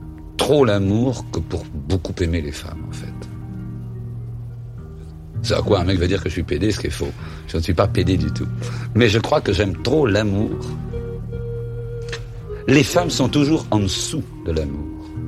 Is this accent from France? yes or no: no; Belgium; D'abord, je suis belge. Je suis belge